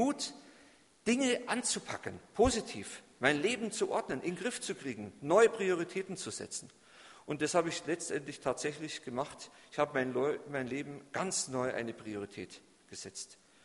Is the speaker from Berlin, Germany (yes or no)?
no; Bavaria, Germany; ich komme aus Bayern, das hört man, aus dem tiefsten Süden